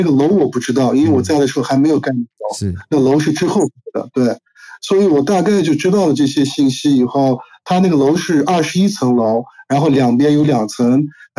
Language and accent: Chinese; Urumqi, Xinjiang, China; 我本身是维吾尔人，但这个事情你们也知道是乌鲁木齐，我的家乡也是乌鲁木齐。